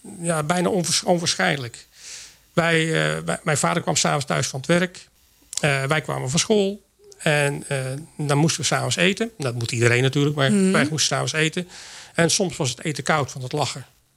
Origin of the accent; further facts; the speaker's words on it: Teteringen, North Brabant, Netherlands; En daar heb ik, 28 jaar doorgebracht. Dus ik ben opgegroeid in Teteringen.